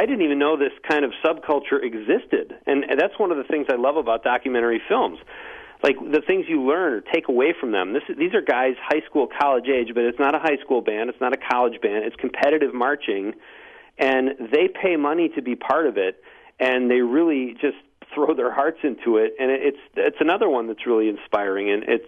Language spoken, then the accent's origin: English; Wisconsin, United States; I made my own film and got people to come to my hometown in Wisconsin to make a movie.